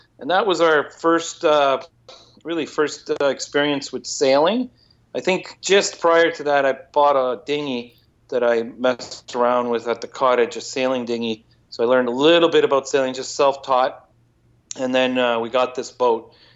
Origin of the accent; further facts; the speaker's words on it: Toronto, Ontario, Canada; up here in Toronto, on one of the biggest highways. We're from Canada, up in Canada.